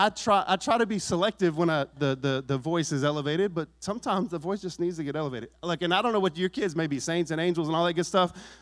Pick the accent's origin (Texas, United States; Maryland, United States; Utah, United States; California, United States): Texas, United States; I guess you've got some Yankee in you, and I am not. I'm from Texas. But I'm like a Texified Yankee